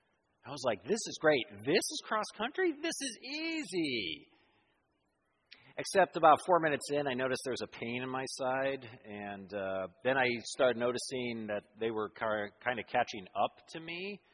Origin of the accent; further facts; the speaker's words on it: Santa Fe, New Mexico, United States; I grew up in Santa Fe, New Mexico, so. There was all kinds of arroyos, deep arroyos, but then there was like big hills